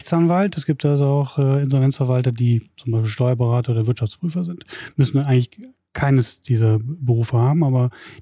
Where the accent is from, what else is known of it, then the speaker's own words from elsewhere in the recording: Wuppertal, North Rhine-Westphalia, Germany; Ich bin in Wuppertal zur Schule gegangen und bin beruflich erst nach Solingen gekommen.